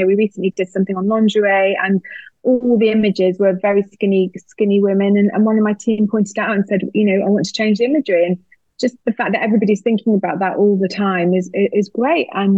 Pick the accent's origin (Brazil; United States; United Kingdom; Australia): United Kingdom; England; and also being Northern. I've had quite a few negative comments about my accent.